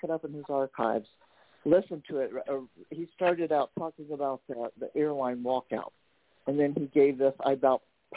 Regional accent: Indiana, United States; I'm from Indiana.

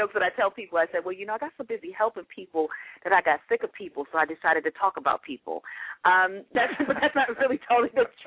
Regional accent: Detroit, Michigan, United States; you know, I lived in the state of Michigan. I'm from Detroit, and a lot of people were losing jobs around the time that I started coaching.

